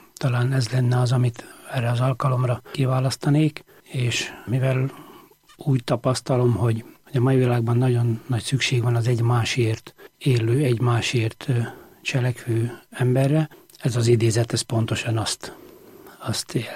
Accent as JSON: {"language": "Hungarian", "town": "Rimóc", "region": "Nógrád", "country": "Hungary", "tie": "born or raised there", "also_born_or_lived": "Balassagyarmat", "said": "én Balassagyarmaton születtem, de mindig is Rimócon éltem. Ott jártam általános iskolába, Budapesten jártam középiskolába, és hát nem volt kérdés, egy évig dolgoztam itt Budapesten, de haza vágytam"}